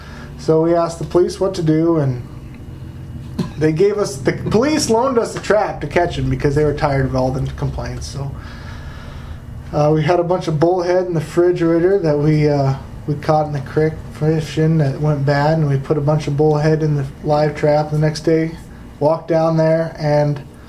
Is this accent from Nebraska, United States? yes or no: yes; Wahoo, Nebraska, United States; I grew up there, yeah. That's where I grew up in Wahoo.